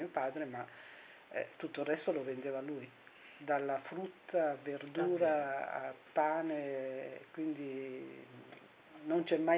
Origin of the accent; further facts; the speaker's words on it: Grosseto, Tuscany, Italy; also born or lived in Florence; Io sono di Grosseto. Grosseto è l'ultima città della Toscana.